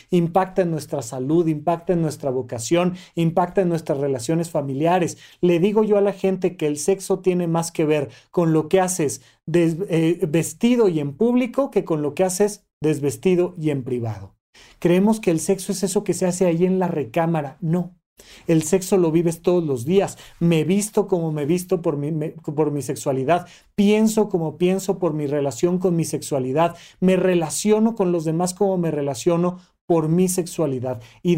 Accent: Mexico; soy un mexicano nacido en los 80s

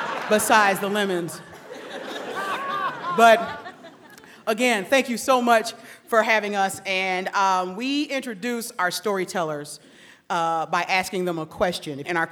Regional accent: Detroit, Michigan, United States; So this is my second time in Santa Barbara, and I am from Detroit, Michigan. And thank you. So I bring you greetings from Detroit by saying, what up though? That's native Detroit in case you don't speak it.

